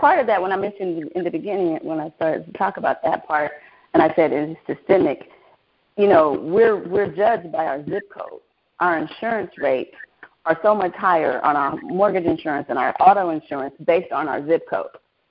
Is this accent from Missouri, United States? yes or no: yes; St. Louis, Missouri, United States; Okay, so I actually grew up in the ghetto. I was born in St. Louis, Missouri, and didn't know it was a ghetto because that's all I knew at the time.